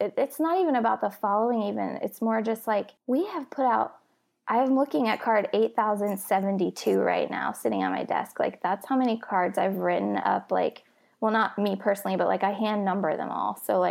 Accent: Ohio, United States; now in Nashville, United States; then we moved to Nashville from my hometown in Ohio.

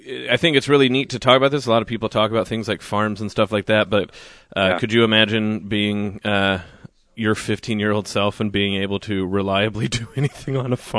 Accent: Oklahoma, United States; We had heavy hors d'oeuvres, which growing up in Oklahoma, I didn't know.

